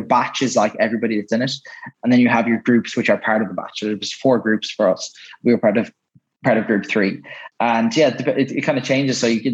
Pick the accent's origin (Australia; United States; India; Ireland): Ireland; Maynooth, Leinster; I'm from Maynooth and in Kildare.